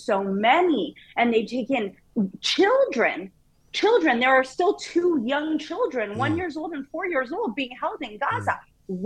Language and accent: English; Canada; I grew up in Canada.